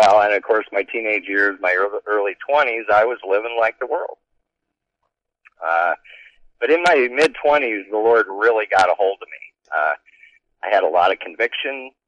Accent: Ralston, Nebraska, United States; I was born in Omaha, raised in Ralston, Nebraska.

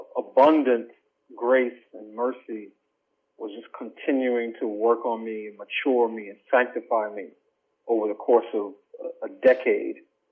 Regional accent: New York City, New York, United States; So I grew up in New York City, in Queens, and my parents came to this country in the late 70s, early 80s, from a small island in the Caribbean called Barbados.

